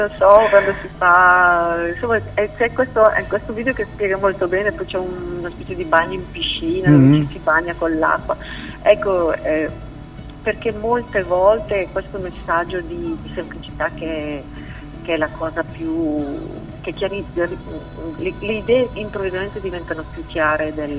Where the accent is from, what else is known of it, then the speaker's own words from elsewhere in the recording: Lombardy, Italy; andavo ad un fiume che c'è vicino al mio paese natale, in provincia di Brescia.